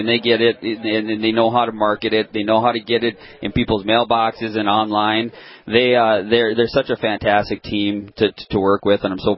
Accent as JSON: {"language": "English", "town": "Milan", "region": "Minnesota", "country": "United States", "tie": "born or raised there", "said": "Even though I grew up in Minnesota, closer to where you grew up."}